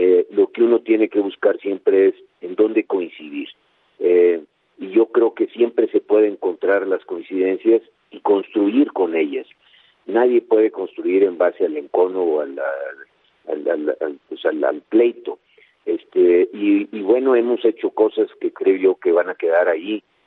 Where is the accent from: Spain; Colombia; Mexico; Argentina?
Mexico; Monterrey, Nuevo León; Tú sabes que yo soy de Monterrey, vivo en Monterrey, mi familia está allá, mis intereses, mi raíz.